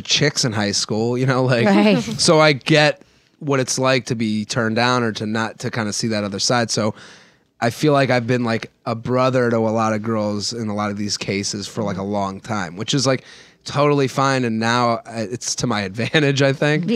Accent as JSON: {"language": "English", "town": "Boston", "region": "Massachusetts", "country": "United States", "said": "I went to school in Pennsylvania at Penn State, and I'm from Boston."}